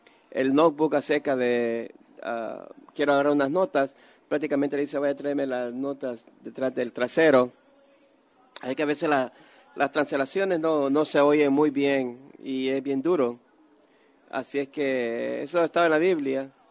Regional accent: Columbia, South Carolina, United States; also born or lived in Russia; yo crecí en Colombia, Carolina del Sur.

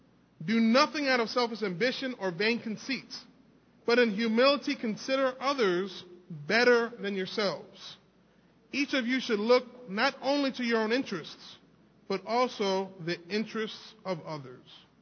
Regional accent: New York, United States; From my upbringing, and you all know I'm from New York, whatever

